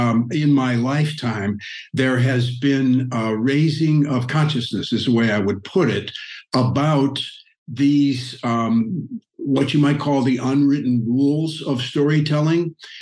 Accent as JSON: {"language": "English", "region": "Midwest", "country": "United States", "tie": "born or raised there", "said": "I grew up in the Midwest on a farm and was very distant from Hollywood"}